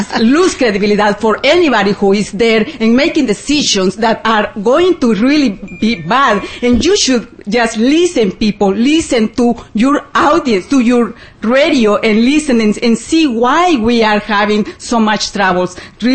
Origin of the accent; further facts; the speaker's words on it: El Salvador; English is a second language; doesn't matter. … I'm from El Salvador